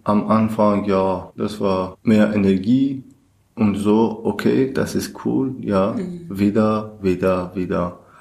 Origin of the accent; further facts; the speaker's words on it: Iran; German is a second language; now in Germany; Ich komme aus dem Iran. Ich bin eigentlich Kurde und seit 2016 bin ich nach Deutschland angekommen.